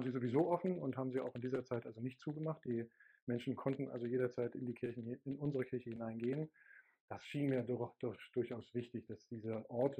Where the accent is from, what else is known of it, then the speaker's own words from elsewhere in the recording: East Germany, Germany; Bin ja aus der DDR, muss man vielleicht nochmal dazu sagen.